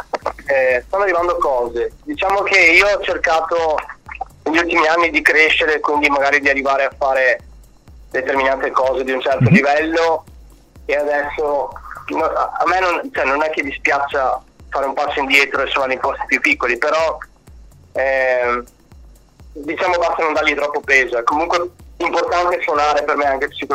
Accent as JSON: {"language": "Italian", "town": "Cittadella", "region": "Veneto", "country": "Italy", "tie": "born or raised there", "said": "il video è stato girato praticamente tutto a Cittadella, che è la mia città natale in Veneto"}